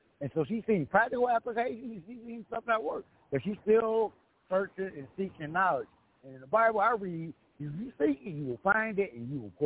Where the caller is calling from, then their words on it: Mesa, Arizona, United States; I'm calling from Mesa, Arizona.